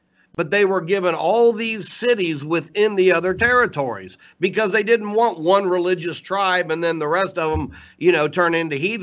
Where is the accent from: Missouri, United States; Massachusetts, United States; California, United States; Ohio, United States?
Ohio, United States; I'm from Ohio, and I really wanted to go to it while I was in Ohio.